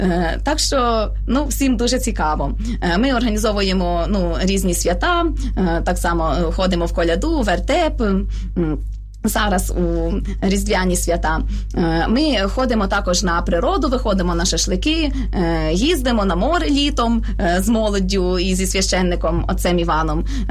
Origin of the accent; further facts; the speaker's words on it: Rakhiv, Zakarpattia Oblast, Ukraine; now in Kyiv, Ukraine; Ну, я родом із Західної України, із Закарпаття, міста Рахова, центр Європи. Приїхала сюди на навчання. От, якраз ну, з дитинства була вихована в греко-католицькій церкві і знайшла парафію в Києві, Аскольдова могила.